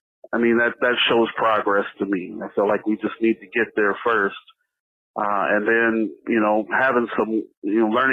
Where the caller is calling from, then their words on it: Springfield, Illinois, United States; I'm calling from Springfield, Illinois